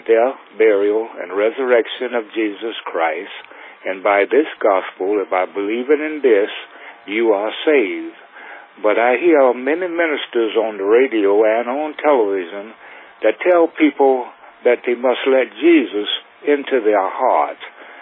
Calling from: Tampa, Florida, United States; I'm calling from Tampa, Florida, and I hear the program on the local BBN station.

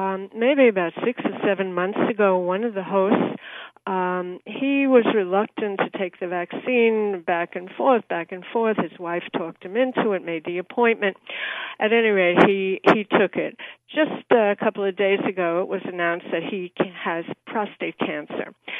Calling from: New York, United States; Hello, Pastor. I'm calling from New York, and I want to give you something that happened just recently.

